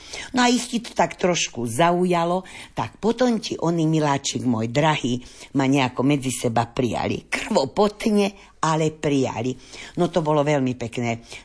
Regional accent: Dolné Príbelce, Banská Bystrica Region, Slovakia; a pochádzam z Dolných Príbeliec. To je veľmi, veľmi pekná dedina.

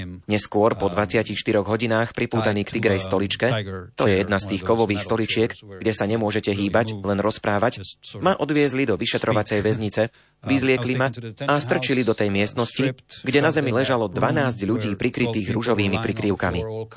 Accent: Cluj-Napoca, Cluj County, Romania; Pochádzam z Rumunska. Študoval som teológiu v rodnom Kluži a potom v New Yorku v USA.

